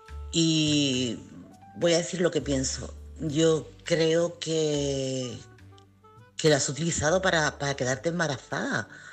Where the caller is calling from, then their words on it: Chiclana de la Frontera, Andalusia, Spain; corresponsal de Chiclana.